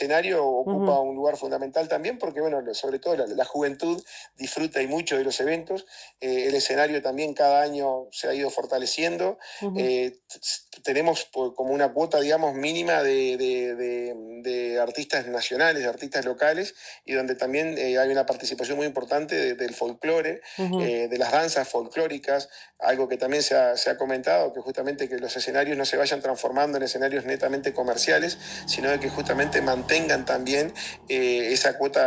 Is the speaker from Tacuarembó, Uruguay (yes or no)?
yes; Tacuarembó, Uruguay; los agradecidos somos nosotros, los tacuarembuenses. Voy a hablar en nombre de mi pueblo, de mi ciudad, de mi departamento